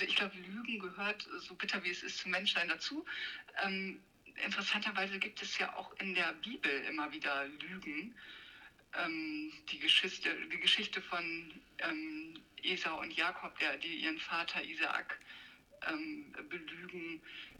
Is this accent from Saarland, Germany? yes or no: no; Norderney, Lower Saxony, Germany; also born or lived in Leer; Ich bin ja auf Norderney aufgewachsen und auch eben dann hier in Leer, und liebe einfach die Weite und den weiten Horizont